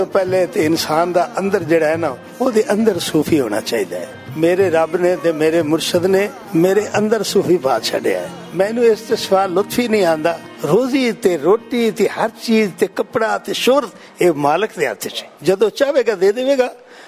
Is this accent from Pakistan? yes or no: yes; Kabula Sharif, Punjab, Pakistan; also born or lived in Kalu Ka; ਮੇਰਾ ਇਲਾਕਾ ਜ਼ਿਲ੍ਹਾ ਸਾਹਿਵਾਲ ਹੁੰਦਾ ਸੀ, ਹੁਣ ਪਾਕਪਤਨ ਡਿਸਟ੍ਰਿਕਟ ਪਾਕਪਤਨ ਬਣਿਆ। ਪਹਿਲੇ ਸਾਹਿਵਾਲ ਲੱਗਦਾ ਸੀ, ਕਬੂਲਾ ਸ਼ਰੀਫ ਦੇ ਨਾਲ ਇੱਕ ਗਾਉਂ ਹੈ, ਉੱਥੇ ਮੇਰੀ ਪੈਦਾਇਸ਼ ਹੋਈ, ਕਾਲੂ ਕਾ ਪਿੰਡ, ਉਸ ਜਗ੍ਹਾ ਤੇ ਮੇਰੀ ਪੈਦਾਇਸ਼ ਹੋਈ। ਉਹਦੇ ਬਾਅਦ ਫਿਰ ਕਬੂਲਾ ਸ਼ਰੀਫ ਅਸੀਂ ਆ ਗਏ